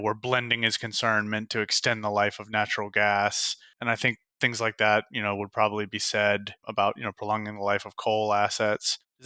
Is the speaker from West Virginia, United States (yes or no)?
yes; West Virginia, United States; I have roots in West Virginia. I grew up near the Mount Storm Power Station.